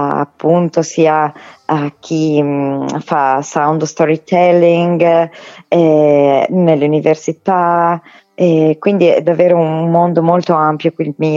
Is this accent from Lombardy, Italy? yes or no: yes; Brescia, Lombardy, Italy